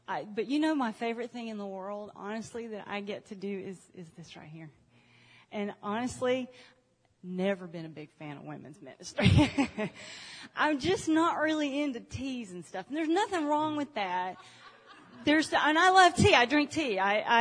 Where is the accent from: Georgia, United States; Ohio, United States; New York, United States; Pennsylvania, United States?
Georgia, United States; also born or lived in Florida; I'm a Southern girl. I have an accent, but it's not near as much fun as Lena's. I grew up in South Georgia. I was born in Florida, and my parents split up when I was little. And so I grew up in Georgia